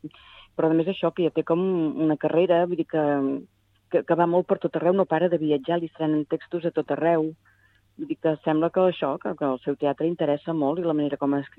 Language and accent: Catalan; Barcelona, Catalonia, Spain; de Barcelona també, d'aquí on soc, bueno, del Fort, d'on soc, d'on visc des de fa molts anys aquí al Fort Pienc, també és veritat que també hi he arrelat bastant